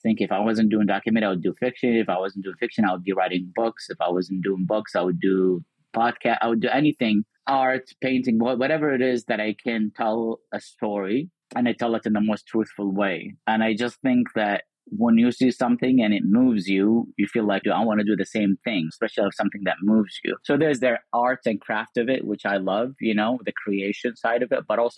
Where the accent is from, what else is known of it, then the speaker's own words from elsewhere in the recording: Kuwait; as a Muslim growing up in Kuwait post 9/11